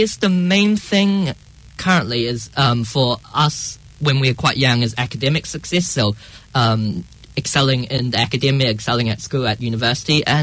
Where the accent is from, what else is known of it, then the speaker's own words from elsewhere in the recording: Australia; also born or lived in England; I was born in England, but I moved here when I was very young. My parents' kind of family were here, both my mum's side and my dad's side was in Australia.